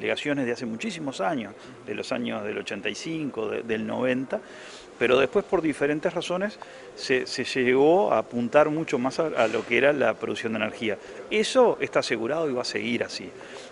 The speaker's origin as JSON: {"language": "Spanish", "region": "Salto", "country": "Uruguay", "said": "Somos dos integrantes de Salto y uno de Paysandú"}